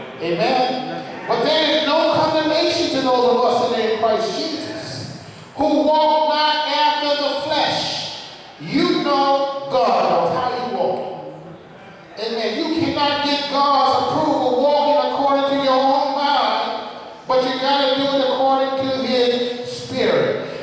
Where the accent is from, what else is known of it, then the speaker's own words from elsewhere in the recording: the South, United States; You know, I have to go back when I grew up down south in the Baptist church.